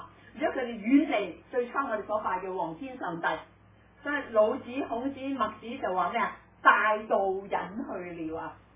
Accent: China; 我中国人

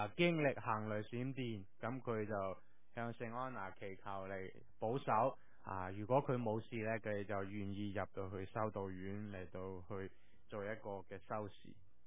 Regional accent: China; 我自己睇嘅时候觉得有少少我哋中国人做和尚嗰种嘅味道

